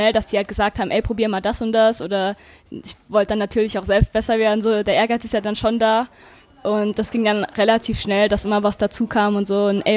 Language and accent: German; Homburg, Saarland, Germany; Und 2011 oder 12 war das, meine ich, wurde bei uns in Homburg halt ein Skatepark gebaut, im Stadtpark.